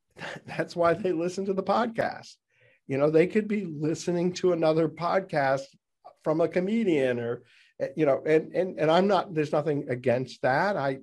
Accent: New England, United States; You know, it's interesting as you say this, and we're both from New England

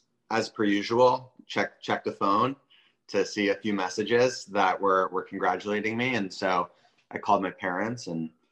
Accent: Boulder, Colorado, United States; also born or lived in Portland; So I grew up in Boulder, Colorado. I was actually born in Portland, Oregon, but I grew up in Boulder.

